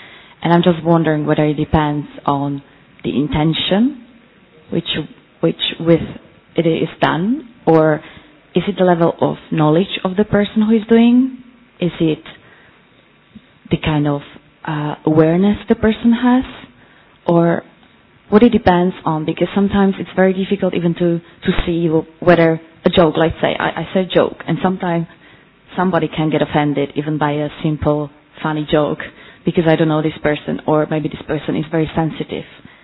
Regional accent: Slovakia; now in Dublin, Ireland; and I'm from Slovakia. I live in Dublin at the moment.

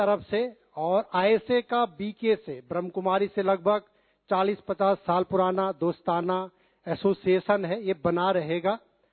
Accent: Uttarakhand, India; मैं उत्तराखंड से हूं तो देवभूमि।

